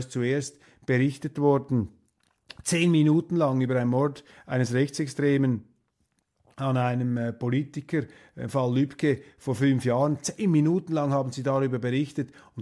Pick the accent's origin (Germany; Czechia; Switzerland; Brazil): Switzerland; Für mich als Schweizer